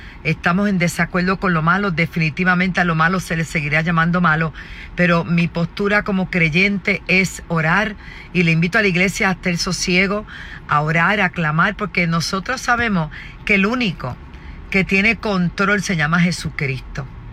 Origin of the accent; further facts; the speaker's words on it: Puerto Rico; Yo soy puertorriqueña y llevo casi 40 años en mi tierra